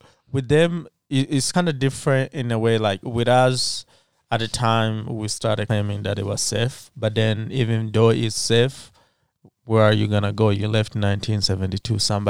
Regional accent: Rwanda; born there; I was born in Rwanda. And so then I spoke Kinyarwanda. And then Kirundi, they're kind of similar, but when you know those two languages, you know the difference.

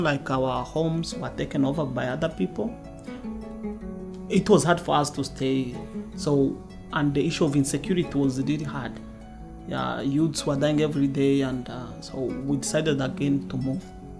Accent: Kakuma, Turkana County, Kenya; also born or lived in Rwanda; now in United States; I was born in Rwanda, but I grew up in Kenya, that is in East Africa, as a refugee in Kakuma refugee camp.

